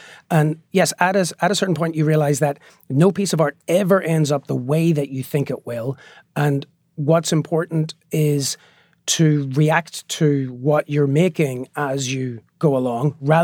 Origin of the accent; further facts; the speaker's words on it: Northern Ireland, United Kingdom; growing up in Northern Ireland, we used to joke that we were bilingual because we could speak both Catholic and Protestant.